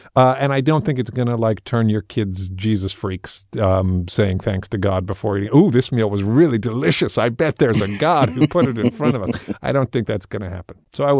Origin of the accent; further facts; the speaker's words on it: England, United Kingdom; I'm an atheist, and my parents were atheists. I was raised an atheist, but I grew up in England, and I wound up going to Church of England schools.